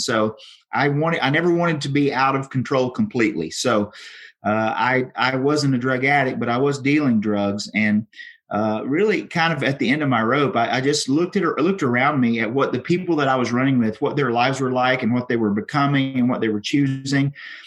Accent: Bible Belt, United States; I grew up in the Bible Belt, but I was unaware of what it really meant to have a personal relationship with the Lord.

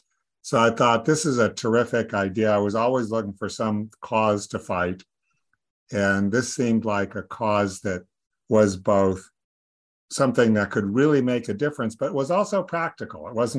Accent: Denver, Colorado, United States; also born or lived in Connecticut; So I grew up in Denver, Colorado, and my mom was a bookkeeper

